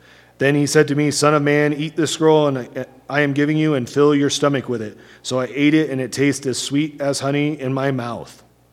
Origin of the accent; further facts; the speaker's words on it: California, United States; also born or lived in Hawaii; Where I grew up in California, didn't see them at all. Luckily, I lived in Hawaii for a lot.